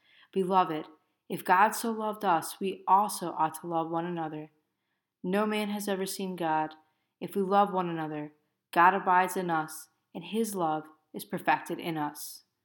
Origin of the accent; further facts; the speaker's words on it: Hiram, Ohio, United States; I'm from Hiram, Ohio. I live and I work and have my ministry at an assisted living, and I love it.